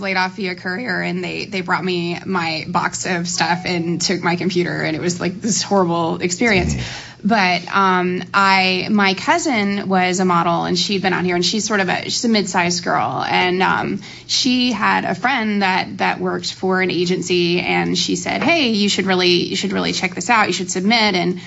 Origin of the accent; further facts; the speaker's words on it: Louisiana, United States; moved away as an adult; now in Los Angeles, United States; Yeah, yeah, no, I'm from Louisiana. It kind of found me to a point. I moved out here about 3 years ago